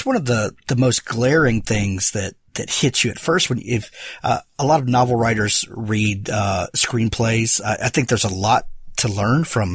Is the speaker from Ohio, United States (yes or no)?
no; Mississippi, United States; I'm from Mississippi, and I think there's a lot of similarities in that our state is very green, very lush